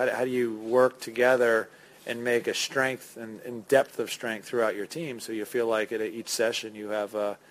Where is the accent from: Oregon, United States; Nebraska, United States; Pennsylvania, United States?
Pennsylvania, United States; I'm not really from Texas, so we don't wear a lot of 10-gallon hats in Pennsylvania